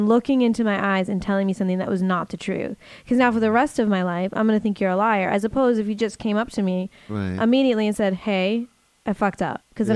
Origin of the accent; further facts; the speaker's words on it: Boston, Massachusetts, United States; now in Los Angeles, United States; I am from Boston and it's a completely different, it's just a different vibe.